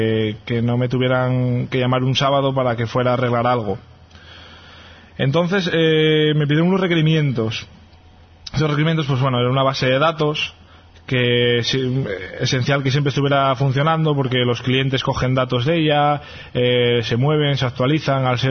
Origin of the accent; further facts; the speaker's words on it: Alicante, Valencian Community, Spain; born there; also born or lived in Asturias; now in Madrid, Spain; Nací en Alicante, viví en Asturias, ahora vivo en Madrid desde más o menos un año